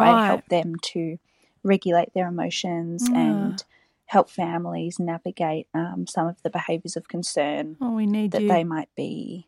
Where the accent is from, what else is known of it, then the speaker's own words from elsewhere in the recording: Melbourne, Victoria, Australia; I'm from Melbourne.